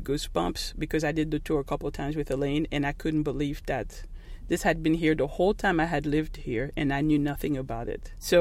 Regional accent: Haiti; I'm from Haiti and we have a different culture. You know, I have real big shoulders to stand on and I have a lot of pride being a Haitian and coming here.

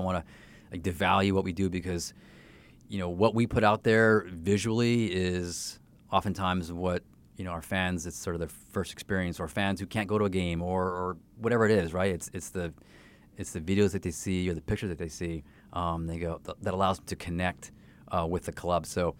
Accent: Canada; now in St. Louis, United States; growing up in Canada.

